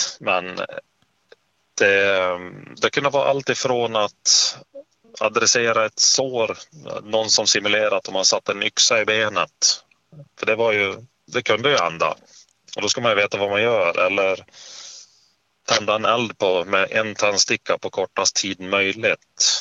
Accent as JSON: {"language": "Swedish", "region": "Dalarna County", "country": "Sweden", "tie": "born or raised there", "said": "Jag växte upp i Dalarna."}